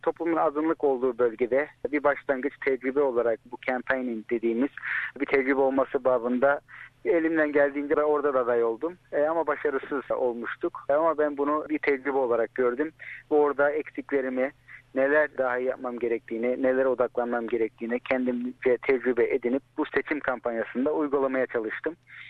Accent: Melbourne, Victoria, Australia; Melbourne doğumluyum. Evli ve 16 aylık bir oğlum var. Aynı zamanda bir çocuk babasıyım. Bütün hayatımı doğduğum günden beri Victoria'da, özellikle Hume bölgesinde geçirmiş biri olarak

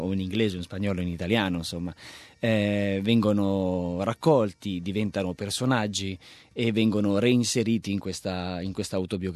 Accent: Lombardy, Italy; quello che per noi lombardi, perché io sono lombardo, è lo stereotipo del migrante

